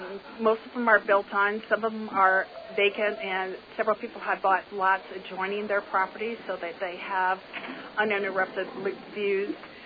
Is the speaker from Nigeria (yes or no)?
no; Midwest, United States; I grew up in the Midwest, and I love a community feeling